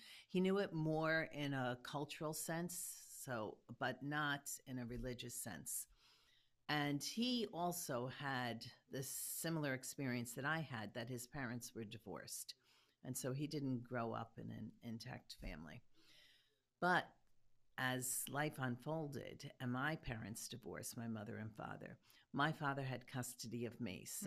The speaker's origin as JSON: {"language": "English", "town": "New York City", "region": "New York", "country": "United States", "tie": "born there", "said": "So I was born in Hell's Kitchen. It's a section of New York City. I would say it's like a rough section of New York City."}